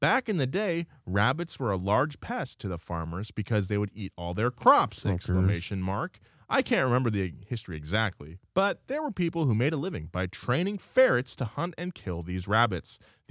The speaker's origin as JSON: {"language": "English", "town": "Knoxville", "region": "Tennessee", "country": "United States", "said": "I'm from Knoxville, Tennessee, and an avid watcher and listener of your infotainments."}